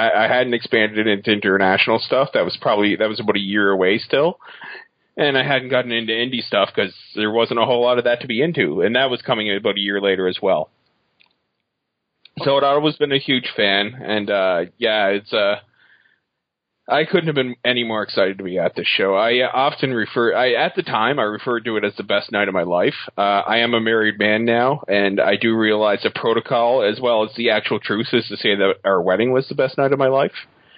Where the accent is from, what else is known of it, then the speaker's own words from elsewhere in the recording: Nova Scotia, Canada; now in Toronto, Canada; I'm from Nova Scotia originally, which is quite, you know, right now living in Toronto area. I actually live closer to New York City than I do where I'm from.